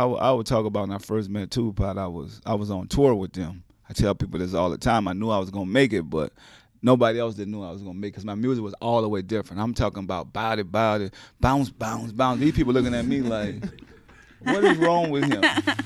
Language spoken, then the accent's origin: English; New Orleans, Louisiana, United States; He just thought, I'm from New Orleans.